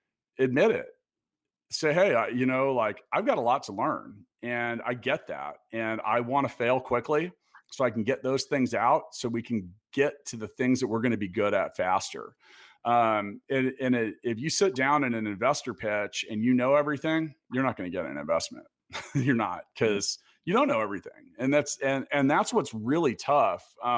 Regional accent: Kansas City, Missouri, United States; it's a really cool event brought to you by the people in my hometown in Kansas City.

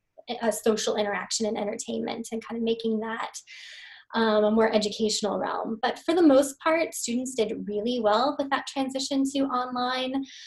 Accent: Jefferson City, Missouri, United States; one of the characters is from near my hometown of Jefferson City, Missouri.

